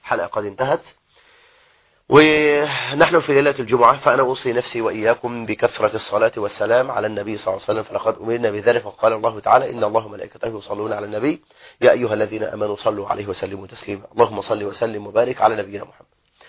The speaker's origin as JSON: {"language": "Arabic", "country": "Egypt", "said": "بلدنا مصر"}